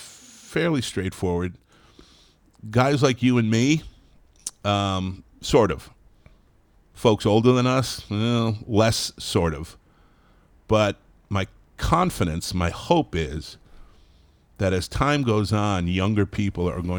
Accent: Massachusetts, United States; I mentioned I grew up on Cape Cod, spent my summers out there.

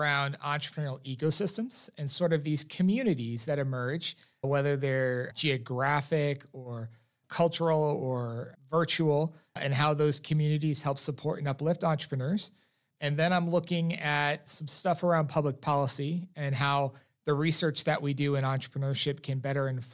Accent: Florida, United States; I'm less than 90 days back in Tallahassee, and I say back in because I am from Florida. I did do my undergraduate here.

